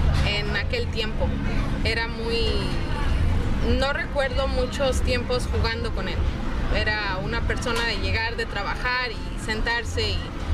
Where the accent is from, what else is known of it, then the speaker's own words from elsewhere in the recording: Pachuca, Hidalgo, Mexico; born there; En Pachuca, Hidalgo.